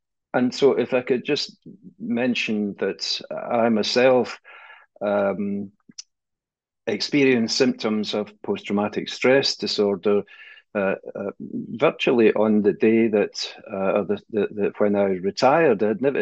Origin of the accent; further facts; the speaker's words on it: Scotland, United Kingdom; because I'm from Scotland